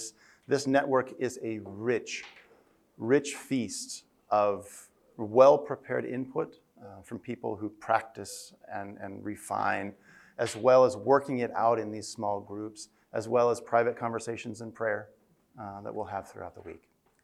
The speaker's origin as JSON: {"language": "English", "country": "Germany", "also_born_or_lived": "United States", "second_language": "English", "said": "I come from Germany, and so my sense of what means to be on time is very set. There is no none at all of moving left or right on that. But I happen to have been born in the United States"}